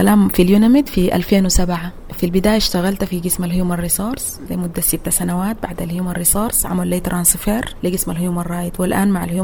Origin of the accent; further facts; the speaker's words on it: Sudan; نحن كمجتمع سوداني وكمجتمع في دارفور